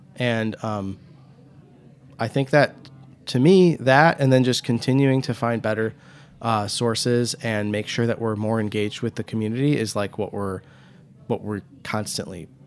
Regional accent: Michigan, United States; a lot of the food that we grew up eating in Southeast Michigan

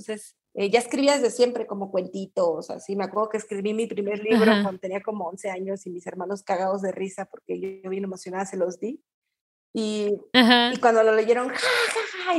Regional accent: Querétaro, Mexico; also born or lived in Mexico City / Toluca; now in Guadalajara, Mexico; Yo vengo de Ciudad de México, o sea, yo soy queretana, soy queretana.

